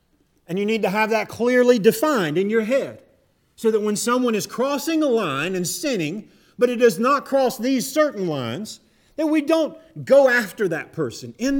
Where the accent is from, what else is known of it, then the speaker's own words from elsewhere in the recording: Florida, United States; When I grew up in Florida and people would move to Florida from Michigan and try to change my culture